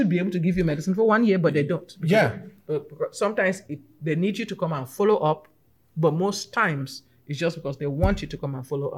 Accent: Texas, United States; I'm still a Texan, though.

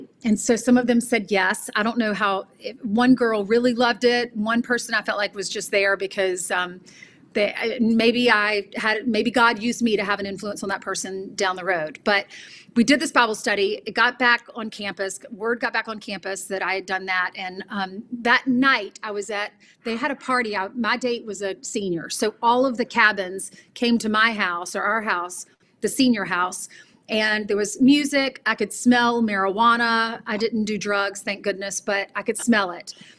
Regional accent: the South, United States; We were always at church every Sunday. And growing up in the South, that was the rule.

